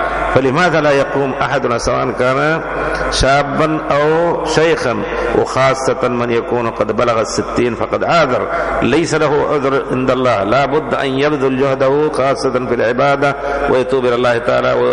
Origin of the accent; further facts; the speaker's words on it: India; Arabic is a second language; لكن بتجربتي وأنا هندي